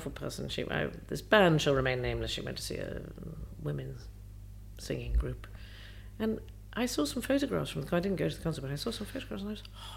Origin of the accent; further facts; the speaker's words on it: New York, United States; In New York. Well, most of my childhood was in New York